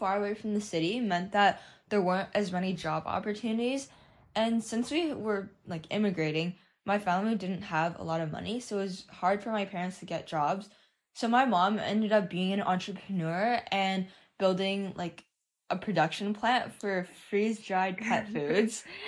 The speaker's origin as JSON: {"language": "English", "town": "Langley", "region": "British Columbia", "country": "Canada", "tie": "born or raised there", "also_born_or_lived": "California", "said": "I'm from Vancouver, British Columbia, and a fun fact about me was that I was born in California, actually, and then my family moved back and forth a lot"}